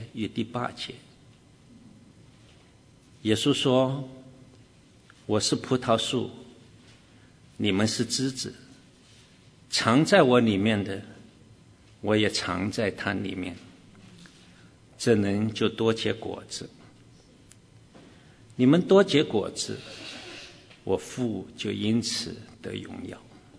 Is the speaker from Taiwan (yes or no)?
no; China; 记得我小时候在大陆没有什么玩具啊